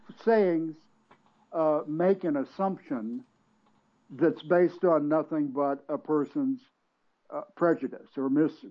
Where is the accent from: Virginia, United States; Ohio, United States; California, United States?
Virginia, United States; Alexandria; of the three taxi companies in Alexandria, which is my hometown in the suburbs of D.C., only one of them, one of the three taxi companies, hired black drivers.